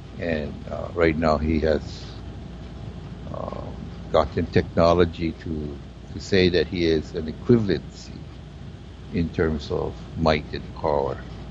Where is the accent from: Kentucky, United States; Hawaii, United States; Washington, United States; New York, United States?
Hawaii, United States; Like I was born and raised in Hawaii, it's like, what?